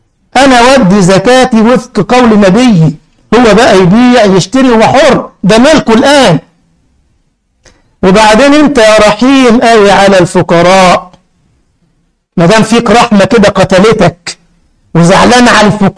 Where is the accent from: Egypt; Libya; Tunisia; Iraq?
Egypt; احنا كلمة زفت عندنا في مصر عيب قوي، انما هنا يا جماعة زفت يعني عصير